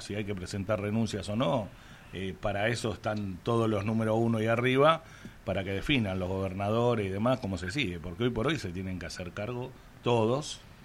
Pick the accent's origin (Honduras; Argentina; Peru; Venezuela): Argentina; somos argentinos.